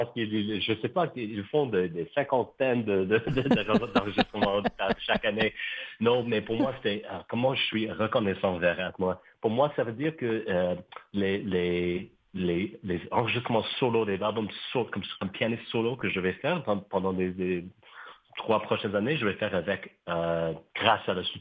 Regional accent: Canada; also born or lived in Hong Kong; un peu mon héritage comme citoyenne canadienne, mais aussi, moi, je suis né à Hong Kong. Alors, je suis natif de Hong Kong.

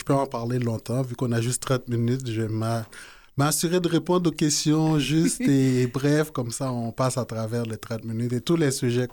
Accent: Port-au-Prince, Ouest, Haiti; now in Canada; J'ai grandi à Port-au-Prince, on allait à l'école, mais dès que l'école finissait, c'est là qu'on partait en vacances à Jérémy.

